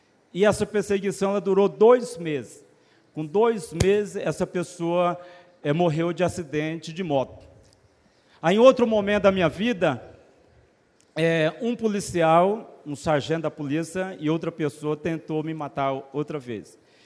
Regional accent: Silvanópolis, Tocantins, Brazil; eu sou de Silvanópolis, Tocantins.

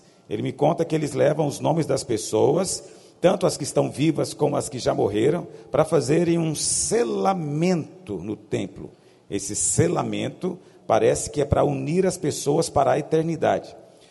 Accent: Americana, São Paulo, Brazil; Somos do interior de São Paulo, de Americana, ok?

